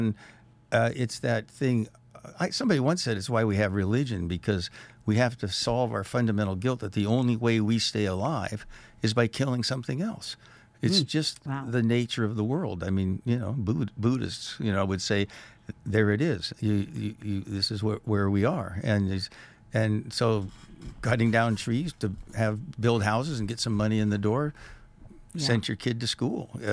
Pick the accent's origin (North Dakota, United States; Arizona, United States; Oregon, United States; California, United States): Oregon, United States; Seaside; also born or lived in Astoria; And but we lived in Seaside. There was no hospital at the time. So, and my grandparents lived here, and I fished with my grandfather here, and complained the entire time.